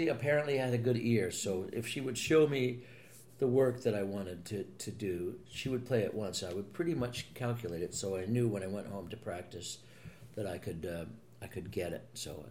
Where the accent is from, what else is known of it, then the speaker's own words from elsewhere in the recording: Pennsylvania, United States; I was born and raised outside Philadelphia, born at the Bryn Mawr Hospital, and lived there until I went off to college.